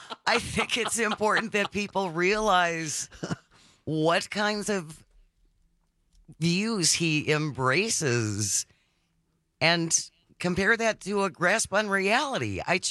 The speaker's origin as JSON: {"language": "English", "country": "United States", "said": "I have failed my duty as an American, apparently."}